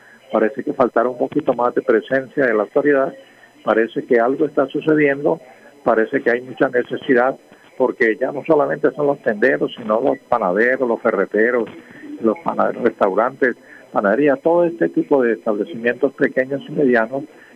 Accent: Santander, Colombia; now in Barranquilla, Colombia; usted sabe que nosotros somos de origen santandereano y ya somos barranquilleros por adopción

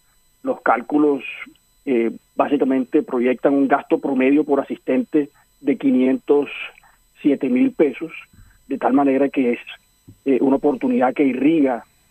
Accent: Barranquilla, Atlántico, Colombia; pero nosotros como barranquilleros tenemos que transmitir esa energía

